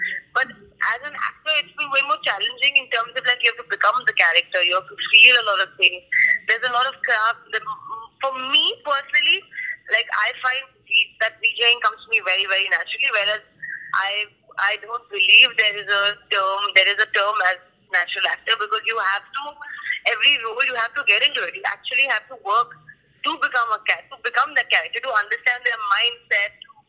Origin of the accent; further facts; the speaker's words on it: Pune, Maharashtra, India; born there; now in Mumbai, India; I've been raised all over India because my dad was in the army, right? So I've technically not lived in any city for more than a year, but I was born in Pune.